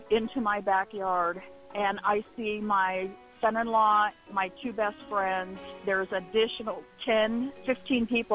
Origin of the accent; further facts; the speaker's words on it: Gifford, Illinois, United States; born there; I was born in Gifford